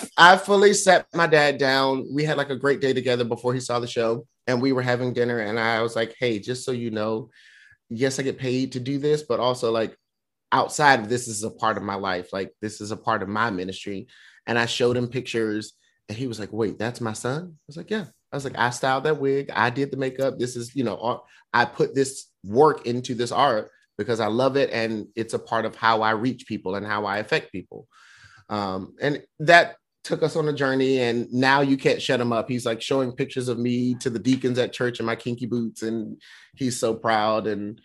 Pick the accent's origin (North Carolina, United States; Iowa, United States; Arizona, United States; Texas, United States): North Carolina, United States; I grew up in North Carolina. My father's a pastor. Mm-hmm. I grew up in a very religious family.